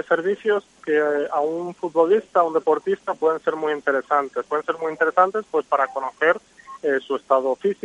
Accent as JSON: {"language": "Spanish", "town": "Salamanca", "region": "Castile and León", "country": "Spain", "said": "yo soy de Salamanca, mi tierra es esa"}